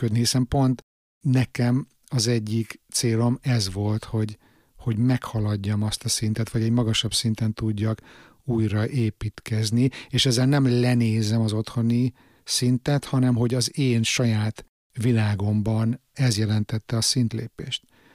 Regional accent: Hungary; born there; dühös vagyok a szülőhazámra, hogy miért nem ér föl ahhoz a potenciálhoz, ami benne van. Ugye nekem Budapest mindig

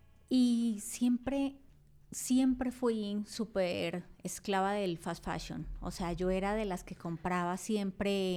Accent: Colombia; now in Mexico; yo soy colombiana, pero ya llevo 15 años aquí

